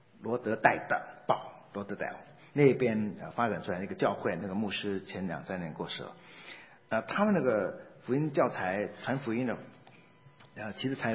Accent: China; 这对我们中国人啊，这句话很唐突而且很冒犯的

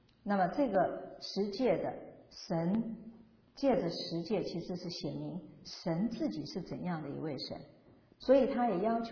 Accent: China; 特别是在我们东方人的世界或者回教徒的世界，我们中国人我相信就是属于这一类。

